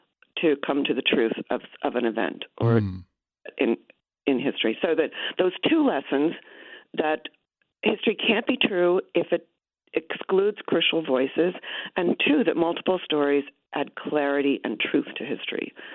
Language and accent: English; Virginia, United States; I grew up in Virginia, and Virginia is steeped in history. And I always was quite fascinated by my own history, my own family's history, which went way back in Virginia and way back in Pennsylvania as well.